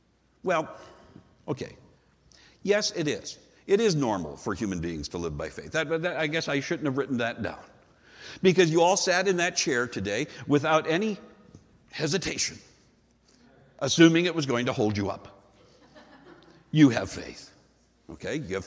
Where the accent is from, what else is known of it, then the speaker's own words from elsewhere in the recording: Minnesota, United States; I mean, I grew up in Minnesota, and so when fishing, we would go fishing in a calm lake.